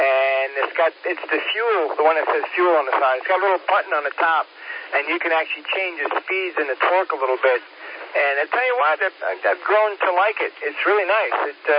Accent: New York, United States; Yeah, I grew up on Long Island.

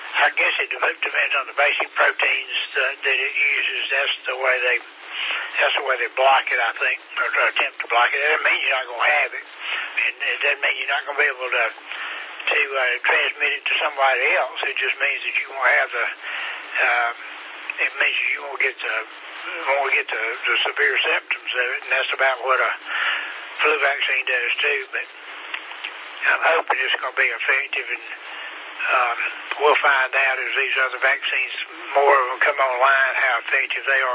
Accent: Hartwell, Georgia, United States; This, I guess it's a Bantam chef there in my hometown, Hartwell, just across the river over here.

